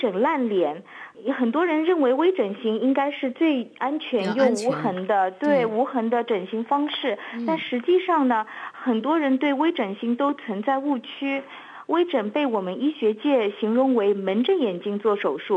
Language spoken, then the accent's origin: Chinese; Australia; 实际上我们澳洲人比美国人更爱整容